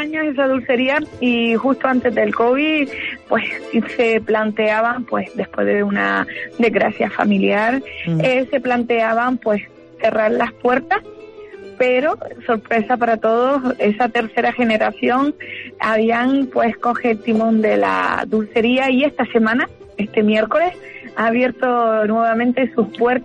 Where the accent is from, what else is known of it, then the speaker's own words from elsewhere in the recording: Canary Islands, Spain; un buen queso de donde sea, de así, de mi tierra, de Canarias